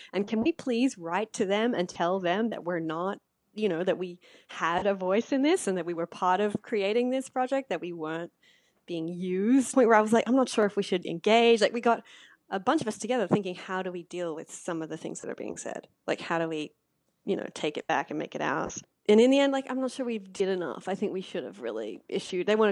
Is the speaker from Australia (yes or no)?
yes; Australia; I think that was my fascination with it as an Australian I had this idea, like, as a kid, I would watch Full House and The Brady Bunch.